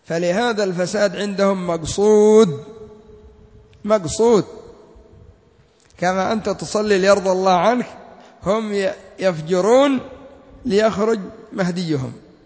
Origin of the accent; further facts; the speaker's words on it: Yemen; حتى عندنا في اليمن إذا سبوا الواحد إما أن يقولوا له يا حمار